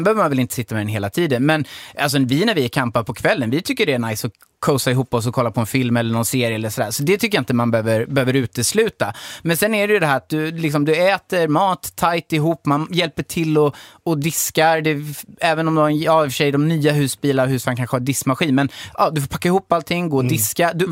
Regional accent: Hultsfred, Kalmar County, Sweden; Vi drog ju från då Hultsfred där jag är uppvuxen till Spanien med bil och husvagn.

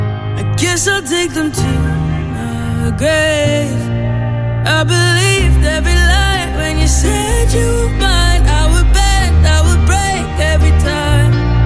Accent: Baden-Baden, Baden-Württemberg, Germany; Auch in meiner Heimat Baden-Baden, da ist normalerweise eher tote Hose für Jugendliche und junge Erwachsene.

